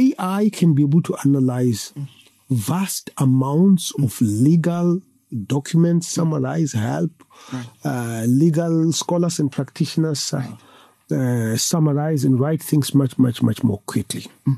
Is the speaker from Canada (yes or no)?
no; South Africa; born there; also born or lived in United States / England; I was born here in South Africa, and in many ways, I am a South African at heart. It's not just a citizenship issue. I was born in the northern part of this country. I was educated in the United States, South Africa, and England.